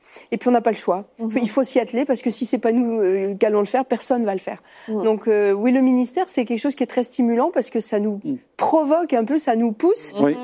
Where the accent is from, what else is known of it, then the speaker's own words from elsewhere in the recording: Centre-Val de Loire, France; C'est vrai que dans le Berry, on n'a que des couteaux simples.